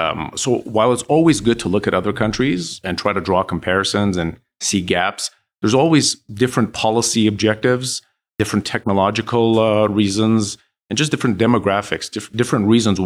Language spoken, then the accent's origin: English; Montreal, Quebec, Canada; Montreal, born and raised.